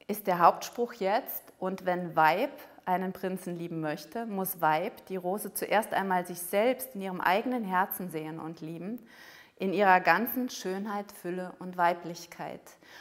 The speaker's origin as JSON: {"language": "German", "region": "Saarland", "country": "Germany", "said": "Ich stamme aus dem Saarland"}